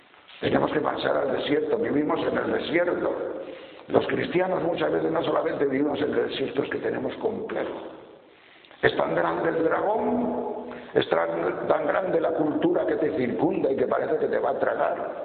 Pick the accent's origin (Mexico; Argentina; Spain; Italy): Spain; Madrid, Community of Madrid; ¿De dónde sois? Decíamos, de Madrid.